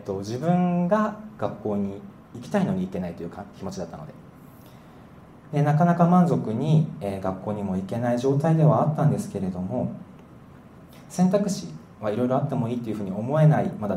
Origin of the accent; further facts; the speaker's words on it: Aichi, Japan; 地元愛知県なんですけど